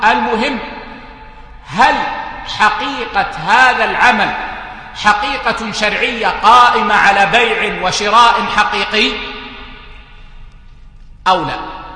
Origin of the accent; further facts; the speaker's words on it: Saudi Arabia; في سماحة المفتي عندنا في السعودية